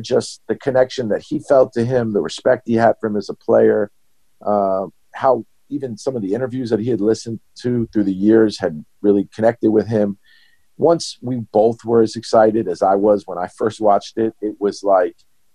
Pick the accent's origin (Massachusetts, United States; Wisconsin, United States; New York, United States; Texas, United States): New York, United States; New York City; Like, growing up in New York, Stephon Marbury was a superhero